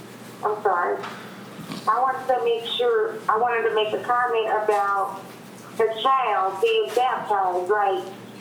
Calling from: Louisiana, United States; I'm calling from Louisiana.

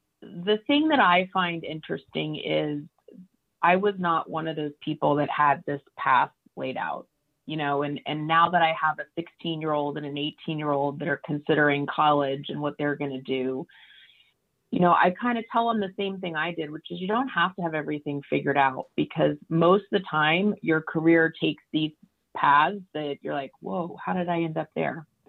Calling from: Reston, Virginia, United States; I am in Reston, Virginia. So United States, East Coast, out by Dulles Airport.

